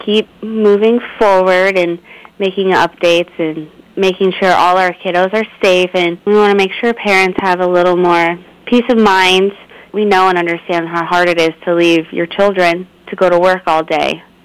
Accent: Panora, Iowa, United States; I graduated from Panora in 2012, and I grew up in Panora, and then I live just right outside of Guthrie.

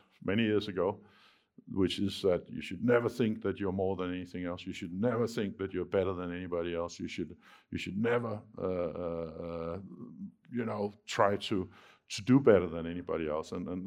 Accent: Denmark; English is a second language; in my home country, Denmark

